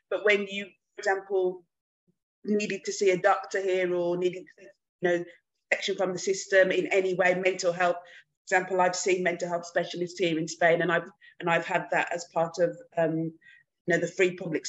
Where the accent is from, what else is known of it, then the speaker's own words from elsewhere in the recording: United Kingdom; And we were going through Brexit as a British person.